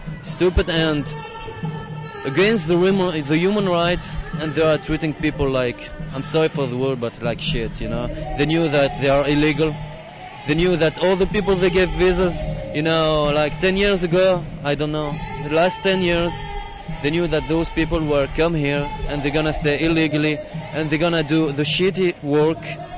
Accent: Tunisia; now in United States; I'm from Tunisia. I came here to study.

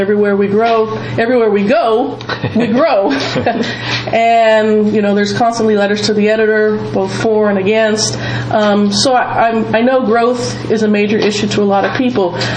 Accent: Visalia, California, United States; I was born in Visalia in 1962. There, I just gave away my age.

